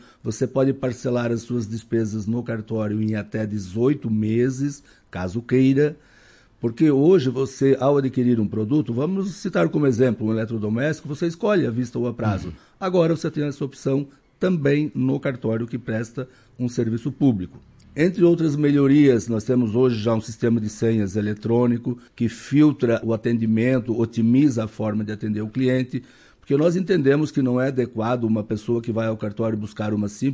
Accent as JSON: {"language": "Portuguese", "region": "Santa Catarina", "country": "Brazil", "lives_now": "Marau, Brazil", "said": "eu sou catarinense, estou residindo recentemente aqui no município de Marau"}